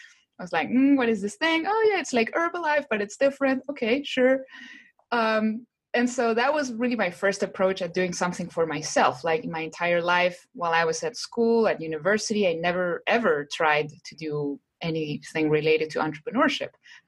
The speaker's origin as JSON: {"language": "English", "country": "Chile", "second_language": "English", "said": "So, well, as you said, I'm from Chile, and I have been doing digital marketing for the past 10 years or so"}